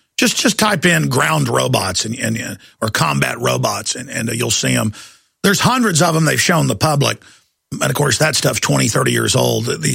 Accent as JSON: {"language": "English", "country": "United States", "said": "I'm an American, but I'm a human being first."}